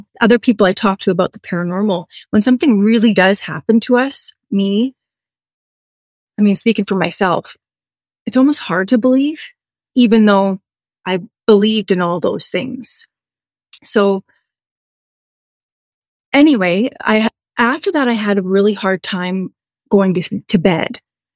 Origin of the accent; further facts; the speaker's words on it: East Coast, Canada; And I'm actually from the East Coast in Canada.